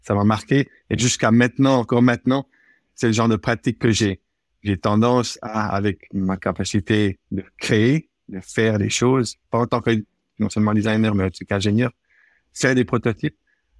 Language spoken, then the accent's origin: French; Switzerland; Oui, donc je suis à l'origine, je suis suisse, ingénieur suisse. J'ai fait mes formations ingénieur en Suisse